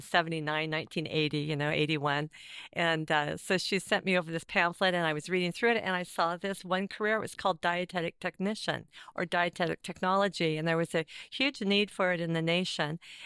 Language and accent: English; Lake Oswego, Oregon, United States; also born or lived in Seattle, Washington; Well, I was raised in, I was born in Seattle, Washington, and when I was about 7, we moved to Portland, and I grew up in Lake Oswego, outside of Portland, a suburb up there